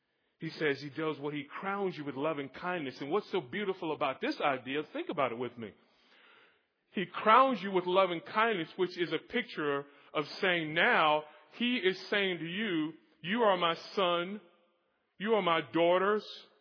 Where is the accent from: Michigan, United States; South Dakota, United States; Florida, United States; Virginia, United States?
Florida, United States; And I grew up in Florida, and I'm used to swimming, and I grew up around in all sorts of lessons.